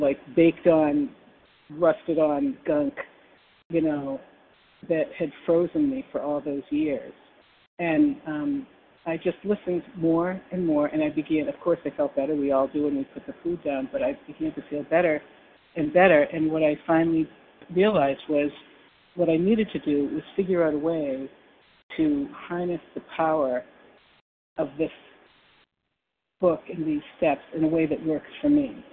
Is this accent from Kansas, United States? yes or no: no; Boston, Massachusetts, United States; And I'm from the Boston area